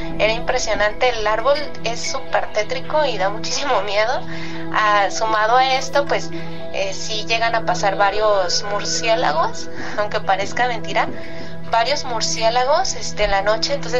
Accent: Guadalajara, Jalisco, Mexico; Yo soy de Guadalajara.

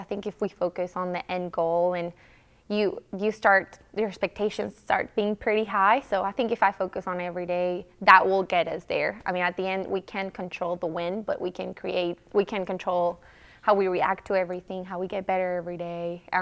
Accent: Mexico; I am from Mexico. I'm from a different country too.

